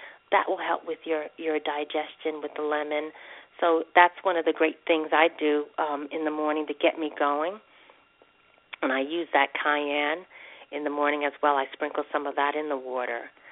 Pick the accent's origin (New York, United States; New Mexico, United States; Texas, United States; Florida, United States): New York, United States; now in Las Vegas, United States; You know, I'm from New York. I'm here in Vegas.